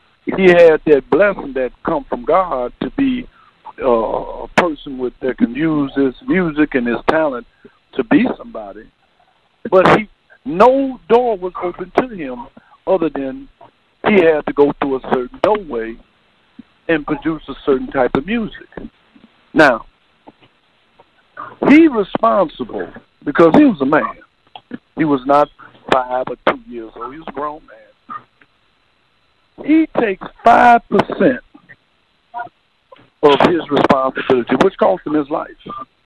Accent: Chicago, Illinois, United States; I'm from Chicago. I live right here in the city, in the belly of the beast.

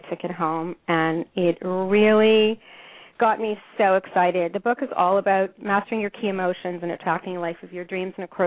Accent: Montreal, Quebec, Canada; now in Montreal, Canada; I was living in Montreal, my hometown, Montreal, Quebec, Canada, which is actually ironically where Peggy lives in Quebec, not far from where I was born

